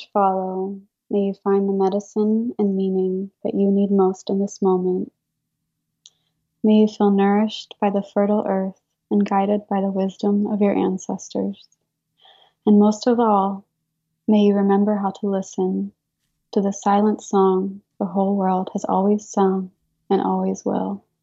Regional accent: Austin, Texas, United States; I am from Austin, Texas. My family has lived there since the 60s. And my whole family lives there now. I currently live in Austin

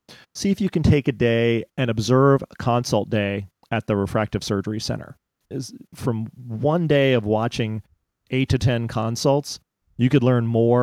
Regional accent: Pennsylvania, United States; I'm from the Philadelphia side of Pennsylvania, so there is no relation there.

